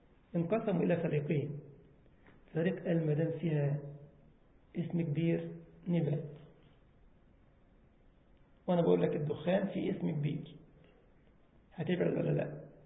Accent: Egypt; مستشفى اسمها الدمرداش في العباسية عندنا في مصر في قسم الجراحة

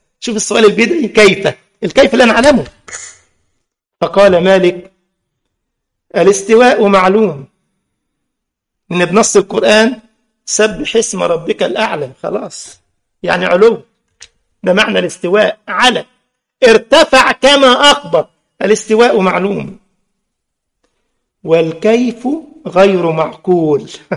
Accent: Egypt; ده رئيس وزراء خارجيه امريكا بيروح لمولد البدو عندنا في مصر يا راجل

